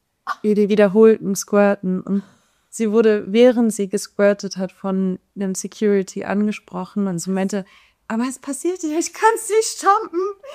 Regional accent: Berlin, Germany; ich komme aus Berlin

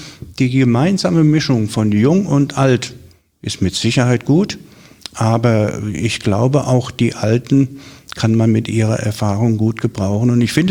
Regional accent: Rhineland-Palatinate, Germany; Ich komme aus der Pals. Ich komme aus der Pals, der liebe Gott erhalts. Nein, ich komme aus der Nähe von Neustadt an der Weinstraße.

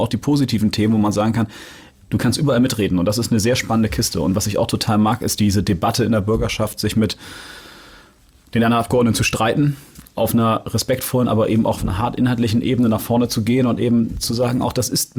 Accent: Hamburg, Germany; ich bin ja in Jenfeld aufgewachsen und bin Marienthal zur Schule gegangen.

